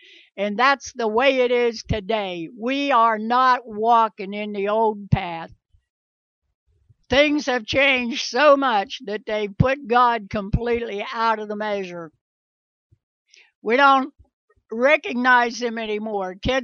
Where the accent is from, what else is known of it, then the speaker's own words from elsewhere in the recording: United States; I'm an American. I was born and raised American, and I'm proud to be an American.